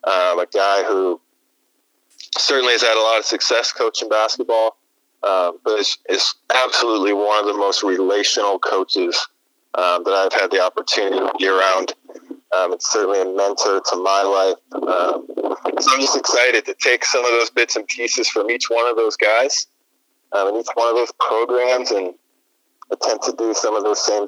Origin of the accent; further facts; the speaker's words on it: Hull, Iowa, United States; Growing up in Hall, Iowa, my dad is actually an assistant basketball coach at Western Christian.